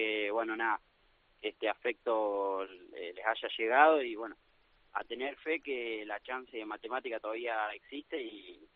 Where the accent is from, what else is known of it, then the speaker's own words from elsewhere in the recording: Ushuaia, Tierra del Fuego, Argentina; yo soy argentino, nací acá en Ushuaia. Y nada, lo del Mallorca es por mi abuelo, más que nada, que él nació ahí en San Juan.